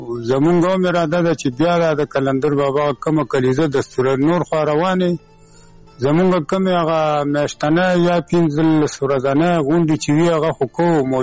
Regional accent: Budhber, Khyber Pakhtunkhwa, Pakistan; او دا زمونږ بس پدری، یعنی پلار نیکه کلی دی، خپل ذاتی کلی مو دی، پیدایش مې همدا دغه دی او استوګنه مې همدغه بډا بیره کې ده.

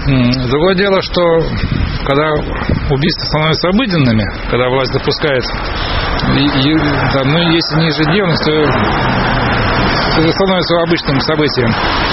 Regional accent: Moscow, Russia; Коренной москвич, я, правда, из Южного округа

